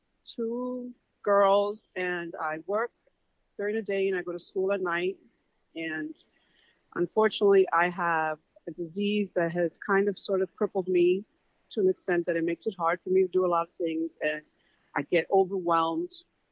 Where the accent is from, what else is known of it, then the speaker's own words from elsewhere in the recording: Queens, New York, United States; from Queens